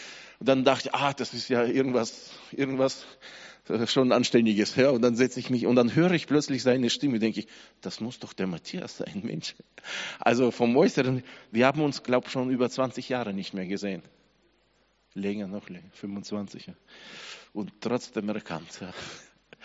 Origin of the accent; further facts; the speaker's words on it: Kazakhstan; Also ich weiß, wie es bei uns in Kasachstan gebaut wurde